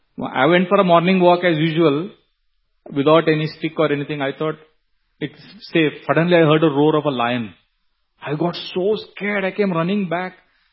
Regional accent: Mumbai, Maharashtra, India; when I was growing up in Mumbai, we had a swimming pool in our colony.

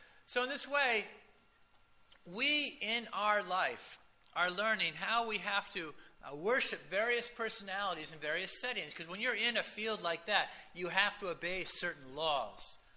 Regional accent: the West, United States; I grew up in the Western field in the U.S.

